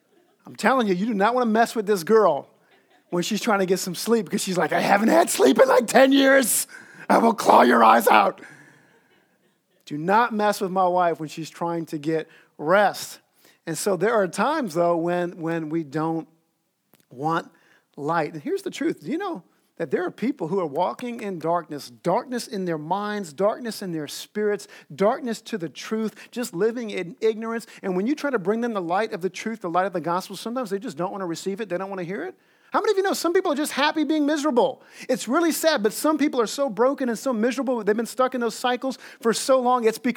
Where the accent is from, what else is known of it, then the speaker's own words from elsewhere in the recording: Gulf Coast, United States; I grew up swimming on the Gulf Coast, and, you know, it was pretty salty, that water.